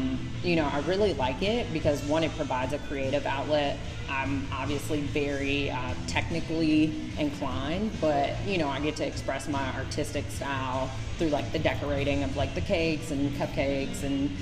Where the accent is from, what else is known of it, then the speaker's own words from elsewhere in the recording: Chicago, Illinois, United States; So I'm from Chicago. I, you know, moved to Atlanta for school and then stayed there for a couple years working for a healthcare consulting firm.